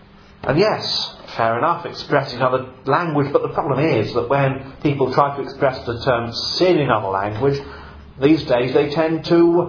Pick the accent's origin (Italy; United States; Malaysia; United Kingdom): United Kingdom; Norwich, East of England; Martineau was from Norwich, my hometown.